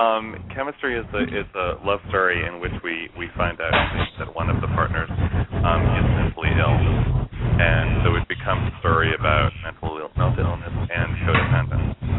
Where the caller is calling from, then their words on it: San Francisco, California, United States; I'm calling you from the Castro in San Francisco.